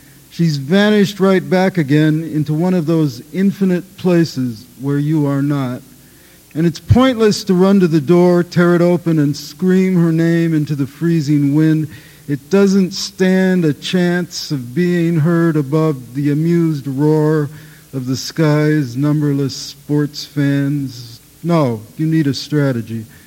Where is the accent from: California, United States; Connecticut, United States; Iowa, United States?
California, United States; I grew up partly in California, which explains the scene